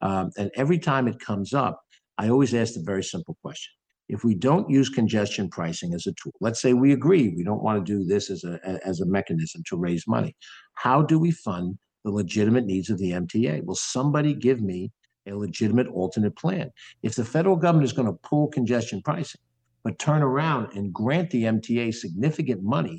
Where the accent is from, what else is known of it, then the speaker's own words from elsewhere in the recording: Mount Vernon, United States; the school children in impoverished neighborhoods like the one I grew up in Mount Vernon